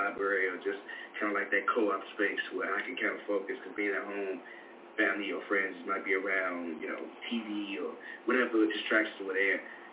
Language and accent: English; Chicago, Illinois, United States; I'm born and raised in Chicago. Specifically Southside.